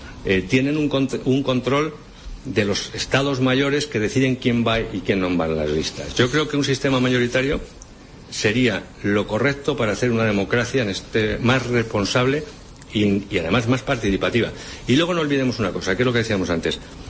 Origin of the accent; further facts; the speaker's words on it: Spain; yo no tendría ningún problema como español